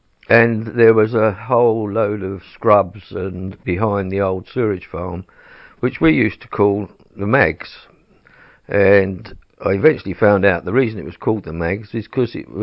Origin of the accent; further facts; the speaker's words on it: Benfleet, East of England, United Kingdom; I was moved to Benfleet with my father in 1940 before he went into the services for the war. And I grew up in Watlington Road, Benfleet, backing on to Howes Dairy's farm.